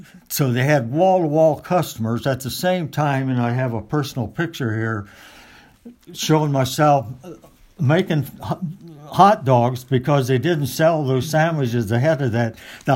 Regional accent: Dayton, Ohio, United States; Kroger started like out on where I was raised in East Dayton and out on East on Linden and Springfield come together.

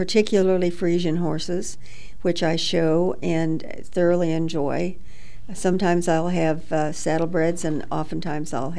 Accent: Dayton, Ohio, United States; also born or lived in northern France; I was born here in Dayton, Ohio in 1940, and I lived here until I went to Miami. And then I lived in Europe in northern France until 1965, which was 6 years.

